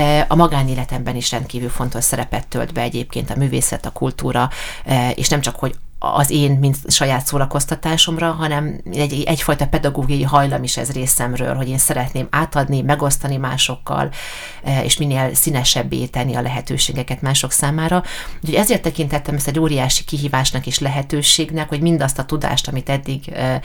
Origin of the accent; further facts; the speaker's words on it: Miskolc, Borsod-Abaúj-Zemplén, Hungary; miskolci születésű vagyok, és miskolcinak vallom magam is abszolút lokálpatriótának. Az, hogy én Miskolcon élek és dolgozom, az nem így adódott, hanem ez egy döntés kérdése részemről.